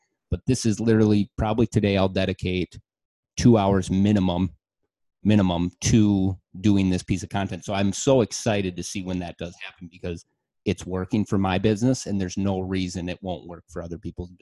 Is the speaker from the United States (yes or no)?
yes; Winona, Minnesota, United States; now in Minneapolis, United States; I'm from Winona, Minnesota, which is an hour south of Rochester. I'm in Minneapolis, which is 2 hours north of Rochester.